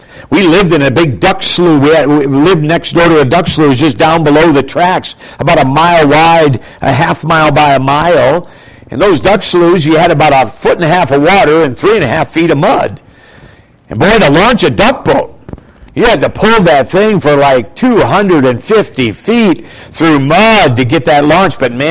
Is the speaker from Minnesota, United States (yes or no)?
yes; Minnesota, United States; when I grew up in Minnesota, every farmer had a crate of dynamite under his workbench.